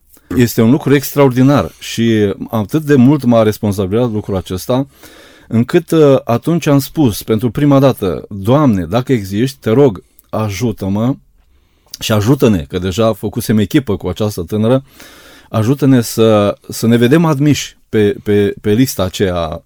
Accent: Cuiești, Neamț County, Romania; în satul meu natal, din Cuiești, de unde m-am născut

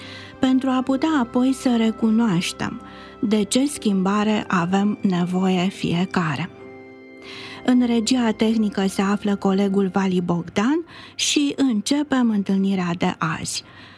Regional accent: Romania; circulă foarte mult la noi, mai ales printre noi românii

